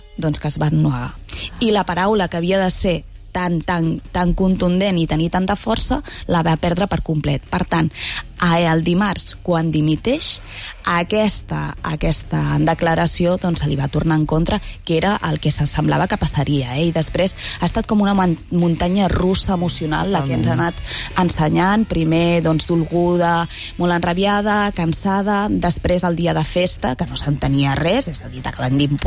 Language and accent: Catalan; Galicia, Spain; a més, com a gallega, avui és la nit de les meigues